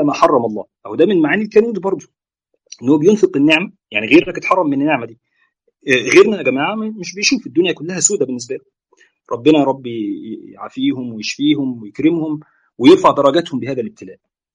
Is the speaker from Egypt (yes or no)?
yes; Egypt; شهر 6 و7 حر شديد وموجات حر عندنا في مصر جامده يعني